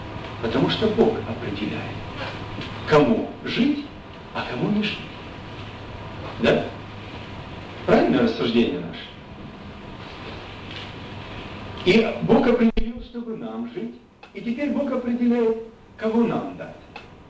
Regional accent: Siberia, Russia; я вообще сам из Сибири, у нас зима в прошлый год не сильно суровая была, но все равно до 40 доходила.

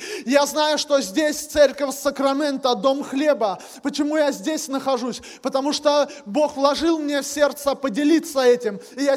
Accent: Bryansk Oblast, Russia; now in Zabaykalsky Krai, Russia; И я сам из Брянской области, но Бог послал меня в Читинскую область, это Восточная Сибирь.

